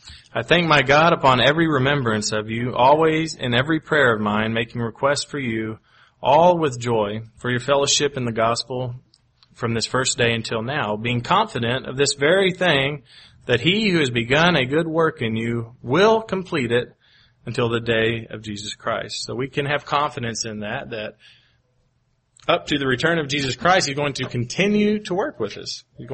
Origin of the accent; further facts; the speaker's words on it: Kentucky, United States; Or even growing up in Kentucky, Land Between the Lakes, which is one of the largest man-made lakes.